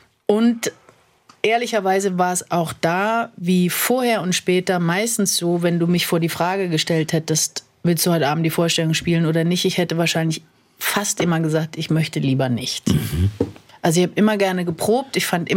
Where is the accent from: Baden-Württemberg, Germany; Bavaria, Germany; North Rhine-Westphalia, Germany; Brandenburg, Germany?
Baden-Württemberg, Germany; Mannheim; mein erstes Engagement war ja lustigerweise in Mannheim, in meiner Heimatstadt.